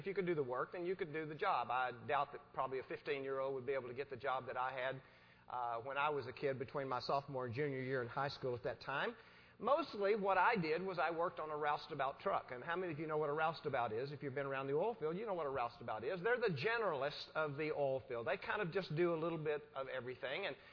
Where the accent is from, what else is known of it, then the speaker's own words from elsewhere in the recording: Texas, United States; I am a West Texas boy. I grew up in West Texas.